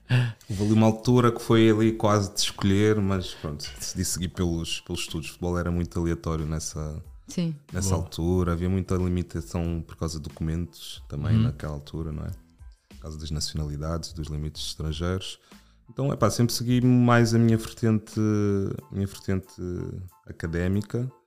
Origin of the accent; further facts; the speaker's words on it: Lisbon, Portugal; also born or lived in Luanda, Angola; eu tenho 35 anos, sou de 87, eu nasci em Luanda, estou aqui em Lisboa desde os meus 5 anos, cresci sempre nos bairros sociais